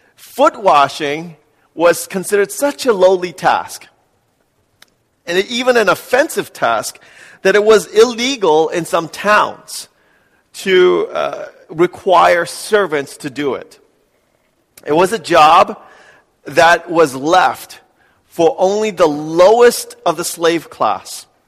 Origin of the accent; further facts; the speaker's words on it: New York City, New York, United States; I grew up in New York City, right, riding the subways to go to my high school.